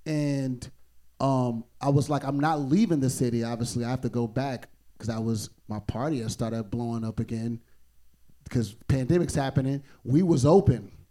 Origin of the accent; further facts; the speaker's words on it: Miami, Florida, United States; born there; See, I was born in Miami, so I know the difference.